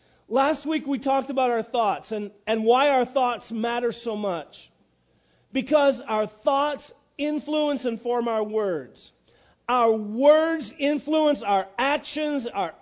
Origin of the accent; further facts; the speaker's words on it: New Brunswick, Canada; now in Montreal, Canada; I am from New Brunswick. As you may notice, there are some terms that I still use after 28 years in Montreal that will leave somebody scratching their head because I'm from there.